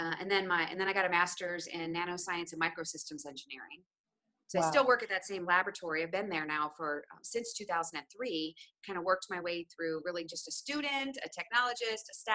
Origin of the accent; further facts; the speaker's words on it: Ohio, United States; I grew up in Ohio. I was born in Ohio, very much, stay at home mom kind of little small town that I was in.